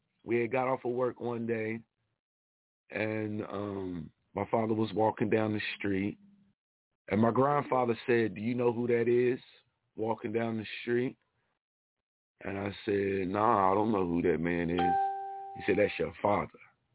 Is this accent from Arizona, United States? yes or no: no; Kansas City, Missouri, United States; now in Philadelphia, United States; So I actually moved to Philadelphia I moved to the East Coast from Kansas City, Missouri.